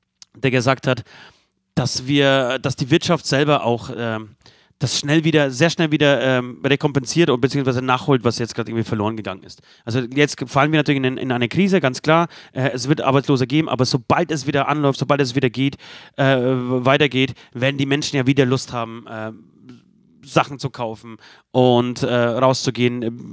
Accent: Poland; German is a second language; dazu zähle ich nicht mein Heimatland Polen

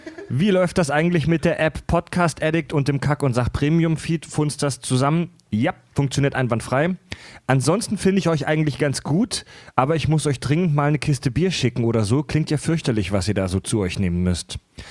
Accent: Pforzheim, Baden-Württemberg, Germany; Also ich glaube in meiner Heimat in Pforzheim, genau zwischen Baden und Schwaben, das postapokalyptische Niemandsland zwischen Baden und Württemberg, da sagt man auch 3:15 auf jeden Fall.

